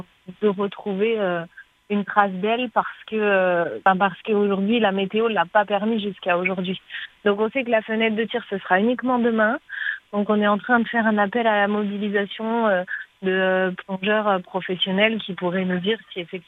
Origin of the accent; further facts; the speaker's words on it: Réunion, France; On n'habite pas à La Réunion, on est originaire de La Réunion, mais on n'y habite pas.